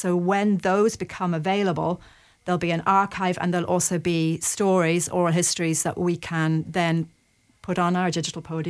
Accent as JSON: {"language": "English", "country": "Ireland", "said": "Well, you know, we're Irish."}